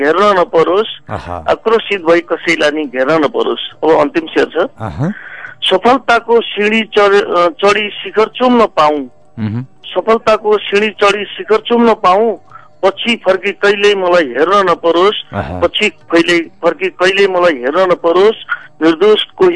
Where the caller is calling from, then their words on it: Hetauda, Bagmati, Nepal; म हेटौँडाबाट … बोलाको थिएँ